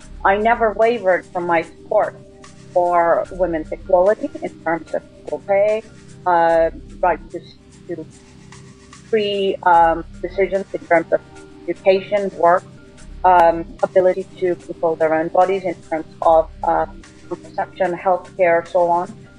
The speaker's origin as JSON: {"language": "English", "country": "India", "said": "Now, as somebody who's lived around the world, I'm from India, I grew up with very strong women."}